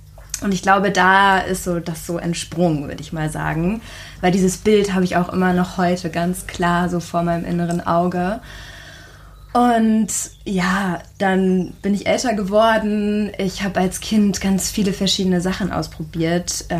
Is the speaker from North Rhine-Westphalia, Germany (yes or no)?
no; Rostock, Mecklenburg-Vorpommern, Germany; born there; also born or lived in Hamburg; Ich bin dann nach Hamburg gezogen. Ich bin gebürtige Rostockerin.